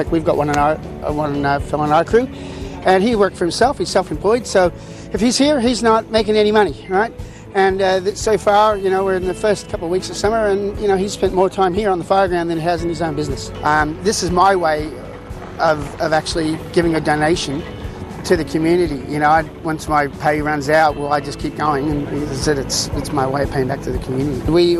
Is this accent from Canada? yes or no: no; Fletcher, New South Wales, Australia; I'm 53 and I'm from Fletcher.